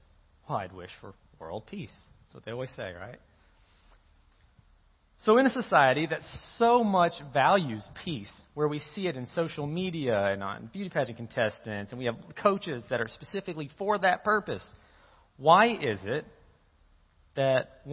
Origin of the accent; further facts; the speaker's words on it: Prattville, Alabama, United States; now in Colorado, United States; So my wife and I, we live in Colorado. We've been there for about the past 4 years, and we're from Prattville. And because we're from this community, we really have a heart for this community.